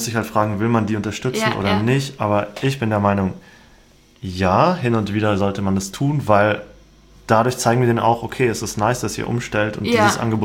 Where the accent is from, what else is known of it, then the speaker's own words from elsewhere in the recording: Konstanz, Baden-Württemberg, Germany; Aus Konstanz.